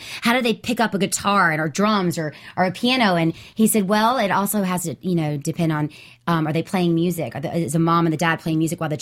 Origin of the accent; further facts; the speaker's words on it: Mississippi, United States; Now I have to talk about her because I'm from Mississippi.